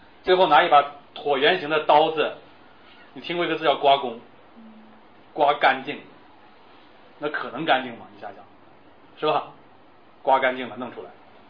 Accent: China; 我们中国人在这30年间所杀过的人已经远远超过了80年间埃及人所杀过的。

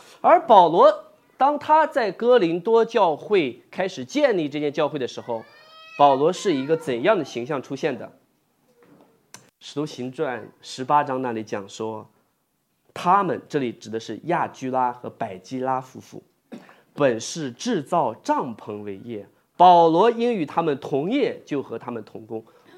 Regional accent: China; 亲爱的弟兄姐妹，这是不是很像我们中国人特有的一种心态？

